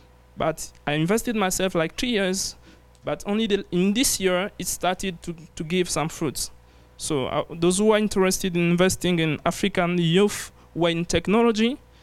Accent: Republic of the Congo; English is a second language; Hi, everyone. … from Congo Brazzaville.

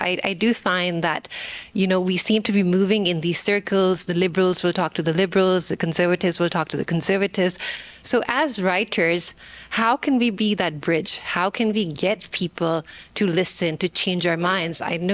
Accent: Pakistan; I'm originally from Pakistan

